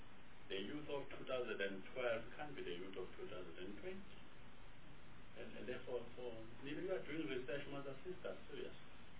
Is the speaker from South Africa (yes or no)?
yes; South Africa; That I'm a South African, I'm born in this country, I may be African, I may be Indian, I may be colored, I may be white